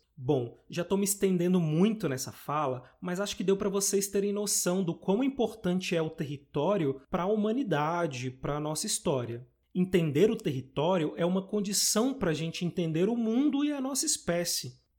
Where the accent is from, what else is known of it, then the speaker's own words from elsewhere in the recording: Brasília, Federal District, Brazil; moved away as an adult; Eu mesmo já faz quase uma década que me mudei de Brasília, que foi a cidade onde eu nasci e vivi a maior parte da minha vida.